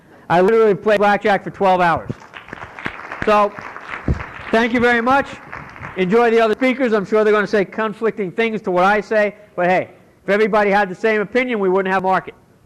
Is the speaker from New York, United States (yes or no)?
yes; New York, United States; also born or lived in Chicago; I know, because I grew up in New York, in Chicago.